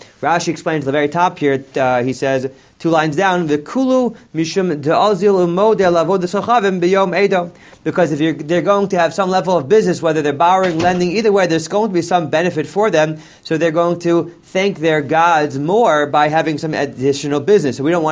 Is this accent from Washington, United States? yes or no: no; New Jersey, United States; now in New York, United States; I grew up in Bergen County, New Jersey. They're not open. So when I came here, it was a big chiddush moving to New York that stores open up on Sunday.